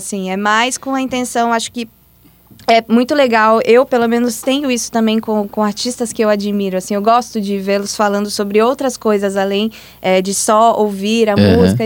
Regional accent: Minas Gerais, Brazil; now in São Paulo, Brazil; como é que eu vim pra São Paulo pra ser cantora, né? Eu sou de Minas, então como que foi esse processo, essa decisão.

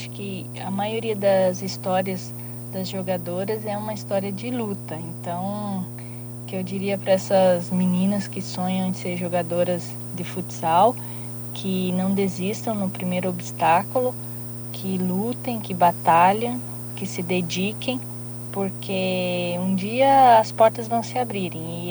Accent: Santo Ângelo, Rio Grande do Sul, Brazil; futsal da cidade, de Santo Ângelo, que é a minha cidade natal

